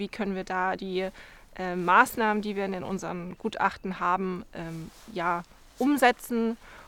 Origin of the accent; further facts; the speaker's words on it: Gera, Thuringia, Germany; dass es hier in meiner Heimatregion stattfindet. Ich komme aus Gera, ich kenne die Strecke von Gera über Weimar nach Erfurt. Ich habe in Erfurt studiert